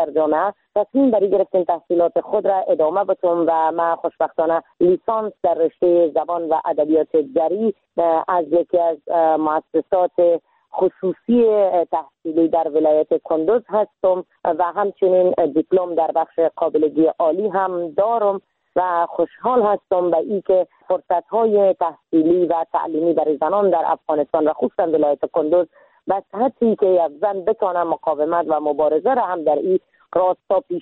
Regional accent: Iran; moved away as an adult; now in Afghanistan; ما در سال 1364 در کشور ایران به دنیا آمدم

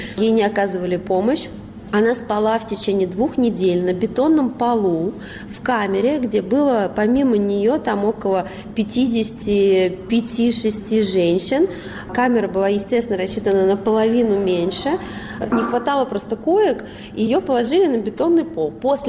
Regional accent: Moscow, Russia; хотя я родилась и выросла в Москве.

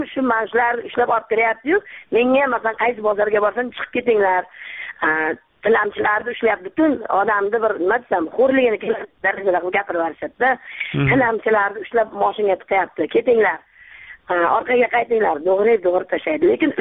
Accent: Samarkand, Samarqand Region, Uzbekistan; Samarqand.

